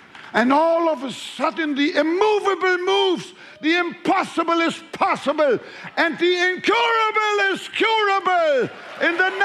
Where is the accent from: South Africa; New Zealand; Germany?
Germany; Hamburg; also born or lived in Frankfurt; I grew up in North Germany, just north of Hamburg, the city of Hamburg. It's amazing. You know, I grew up in Hamburg. Later on, I lived in Frankfurt. But I'm neither a hamburger nor a Frankfurter.